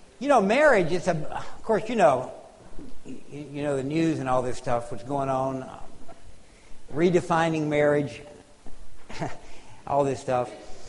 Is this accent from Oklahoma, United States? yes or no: yes; Oklahoma City, Oklahoma, United States; I am from Oklahoma City, Oklahoma, where I'm in the church life there